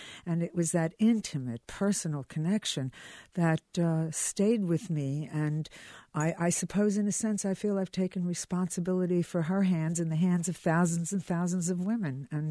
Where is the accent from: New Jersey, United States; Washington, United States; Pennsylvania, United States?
Pennsylvania, United States; Philadelphia; I grew up in Philadelphia.